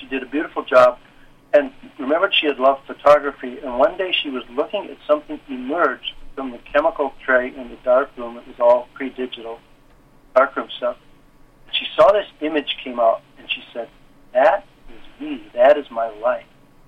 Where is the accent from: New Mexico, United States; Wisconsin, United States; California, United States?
Wisconsin, United States; Madison; born there; I was born in 1947 in Wisconsin, in the Madison area.